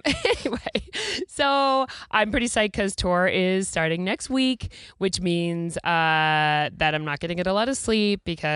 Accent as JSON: {"language": "English", "region": "New Jersey", "country": "United States", "said": "I'm from Jersey."}